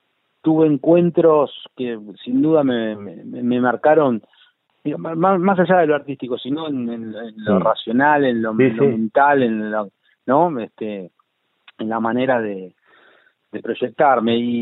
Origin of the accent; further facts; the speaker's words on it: Buenos Aires, Argentina; me mudé por muchos lugares acá de Buenos Aires hasta que pude finalmente comprar este, que es un lugar muy chiquito pero muy lindo, en el barrio de Villa Crespo, que es un barrio que yo adoro, me encanta, me hace acordar a mi infancia. Si bien yo soy de Paternal, iba a la escuela acá en Villa Crespo